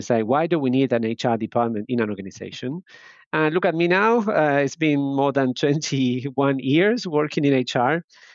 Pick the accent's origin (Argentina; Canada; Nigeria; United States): Argentina; English is a second language; I was born and raised in Argentina, in a small town, very small, of 7,000 people living there.